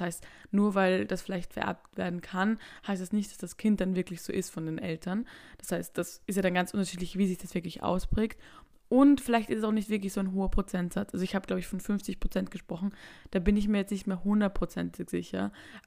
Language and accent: German; Vienna, Austria; ich bin 16 Jahre alt und ich komme aus Wien.